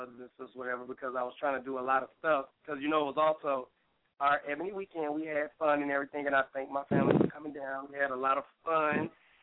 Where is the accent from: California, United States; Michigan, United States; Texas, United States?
Texas, United States; Dallas; I'm from Dallas.